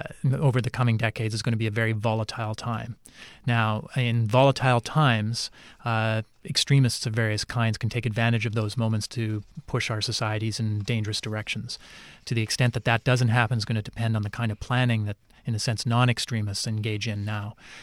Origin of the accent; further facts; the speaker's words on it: Canada; and I can say this as a Canadian